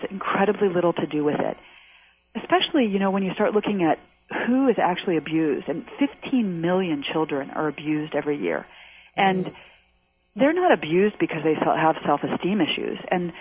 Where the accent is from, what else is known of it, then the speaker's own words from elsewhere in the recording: Washington, District of Columbia, United States; I grew up in Washington, D.C., and my mom was a teacher and my dad was a lawyer.